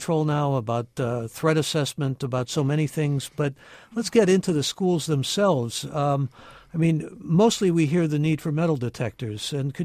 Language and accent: English; Cleveland, Ohio, United States; He's joining us from my hometown, Cleveland, Ohio